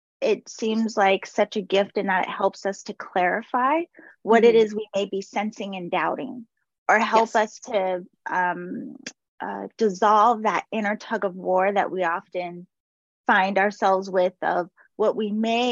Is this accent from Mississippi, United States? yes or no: no; Massachusetts, United States; I grew up in Massachusetts, and so like spent a lot of time going to the witch museum and the witch house